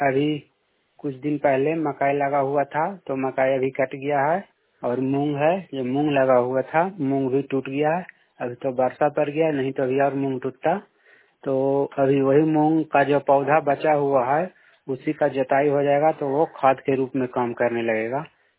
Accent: Nalanda, Bihar, India; नालंदा जिला का रहने वाला हूँ।

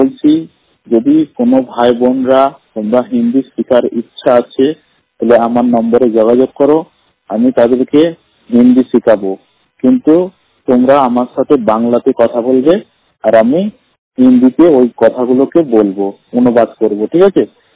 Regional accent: Allahabad, Uttar Pradesh, India; আমার বাড়ি হলো ইলাহাবাদ।

